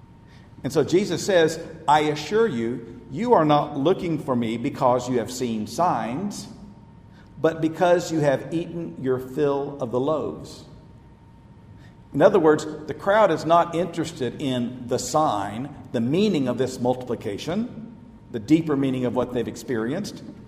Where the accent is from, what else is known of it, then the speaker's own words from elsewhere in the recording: Ponca City, Oklahoma, United States; I come from a town, Ponca City, Oklahoma, a town in northern Oklahoma, not a whole lot different from a lot of places here in Arkansas. Not that many Catholics in the area.